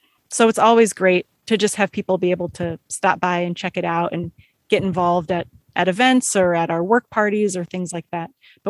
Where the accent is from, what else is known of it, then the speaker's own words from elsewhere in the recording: Olympia, Washington, United States; when I grew up in Olympia and having music spaces available to me